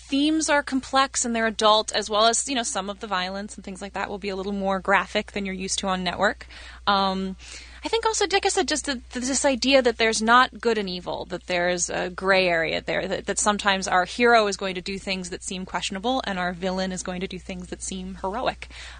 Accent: New York, United States; moved away as an adult; now in Los Angeles, United States; Well, I am from New York, and we shoot Daredevil in New York. But no, I came to L.A. about 10 years ago, and so this is where I've settled for now.

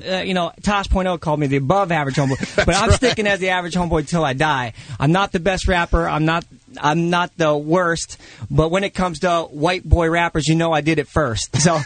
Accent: Canton, Ohio, United States; and I grew up in the Canton area, where the home of the Hall of Fame is.

